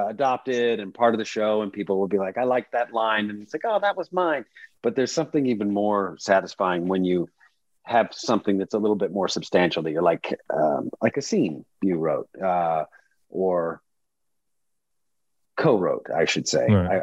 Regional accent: Dallas, Texas, United States; Well, I grew up in Dallas in the 80s.

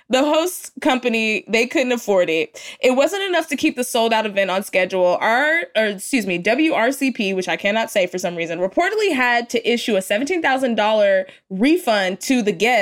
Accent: Texas, United States; Now listen, I'm from Texas.

